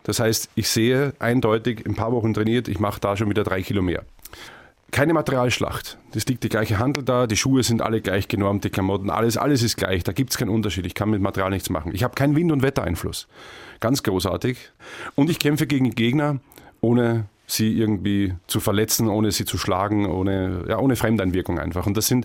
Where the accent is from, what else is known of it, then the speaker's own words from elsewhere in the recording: Austria; now in Germany; Ich meine, ich bin aus Österreich geflüchtet, um meinen Sport weiter treiben zu können.